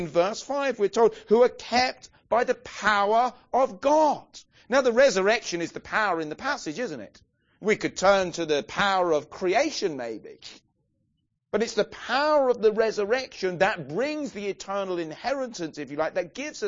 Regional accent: England, United Kingdom; Now, I know we're English

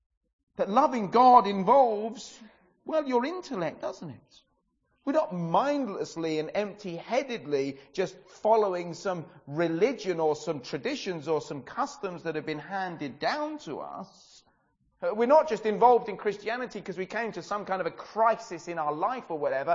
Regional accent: England, United Kingdom; I know we're English and we're British.

